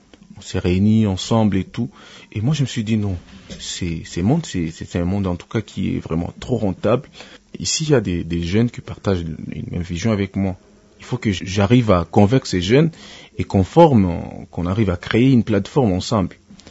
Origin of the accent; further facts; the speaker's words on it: Kivu, DR Congo; Mais à l'époque, tu sais, chez nous au Kivu, la musique, c'est encore trop difficile.